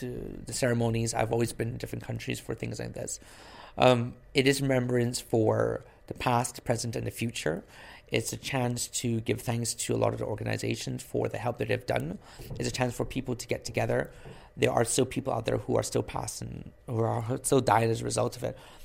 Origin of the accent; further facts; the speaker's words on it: Barbados; I grew up in Barbados.